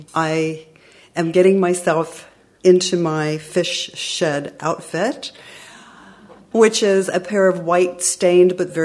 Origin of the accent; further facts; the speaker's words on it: United States; you know, I'm American. I just got here.